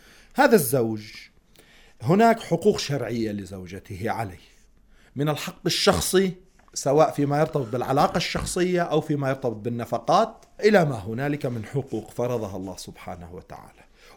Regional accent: Lebanon; مثل بلدنا لبنان مثلا

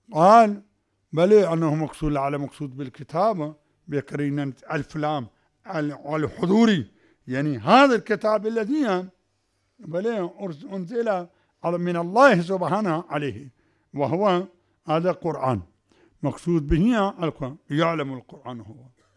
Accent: Pakistan; هذا الطبيب عندنا في باكستان عين يسمون طبيب على حكيم

